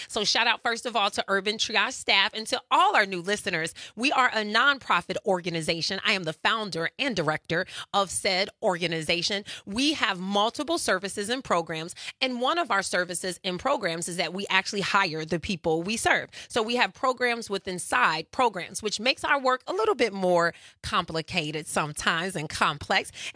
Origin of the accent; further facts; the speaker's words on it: Midwest, United States; I'm from the Midwest, but something about me just cannot do fake and inauthentic.